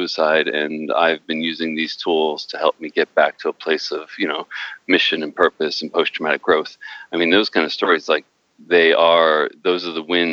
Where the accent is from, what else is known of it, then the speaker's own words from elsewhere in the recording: Queens, New York, United States; now in Alameda, United States; Yes, I have been in Alameda, California for about 4 years now. And Alameda is this beautiful little town right between Oakland and San Francisco in the Bay Area of California. Yet I was born and raised in Queens